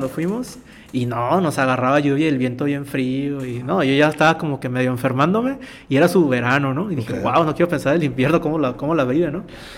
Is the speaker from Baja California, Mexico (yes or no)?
yes; Tijuana, Baja California, Mexico; yo soy nacido en Tijuana, uh-huh. Llevo toda mi vida viviendo en Tijuana